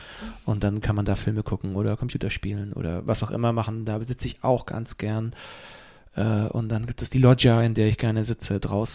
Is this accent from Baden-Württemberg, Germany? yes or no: yes; Pforzheim, Baden-Württemberg, Germany; der hat sich S gekauft in der Buchhandlung in Pforzheim, wo ich herkomme ursprünglich.